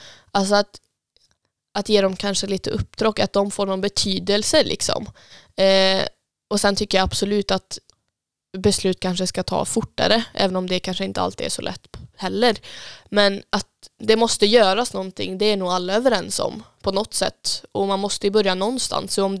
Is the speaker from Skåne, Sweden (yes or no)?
no; Tidaholm, Västra Götaland County, Sweden; Det är liksom, men här växte jag upp till exempel. Jag kanske också vill att mina barn ska växa upp här och se ett liksom, Tidaholm på det sättet.